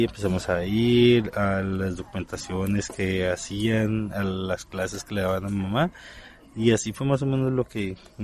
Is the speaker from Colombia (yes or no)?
yes; Palmira, Valle del Cauca, Colombia; vengo de Palmira.